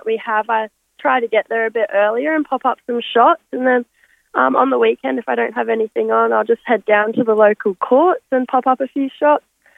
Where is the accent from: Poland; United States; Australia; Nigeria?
Australia; Gold Coast, Queensland; And I'm from the Gold Coast, so I'm not, like, local to the Sunshine Coast.